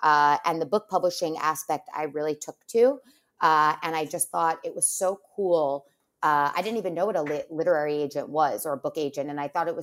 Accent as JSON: {"language": "English", "region": "New York", "country": "United States", "tie": "born or raised there", "said": "Well, so I grew up in Westchester, and I always loved to read."}